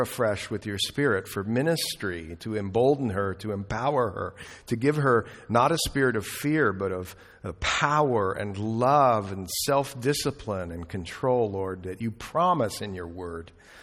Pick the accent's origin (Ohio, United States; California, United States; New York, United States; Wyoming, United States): Ohio, United States; I'm from Ohio. I went to school in Lima, Ohio.